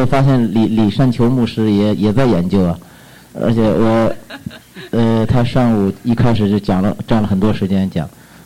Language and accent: Chinese; China; 因为我们中国人一直认为